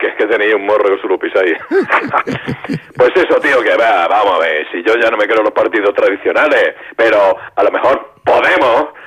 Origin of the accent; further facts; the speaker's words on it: Spain; Como español que soy, pues se me cayó toda la mierda como todo.